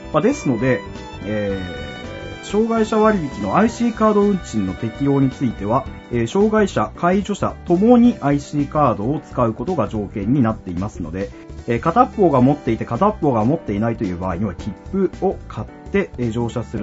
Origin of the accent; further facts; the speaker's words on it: Kyushu, Japan; 生粋の九州男児である私、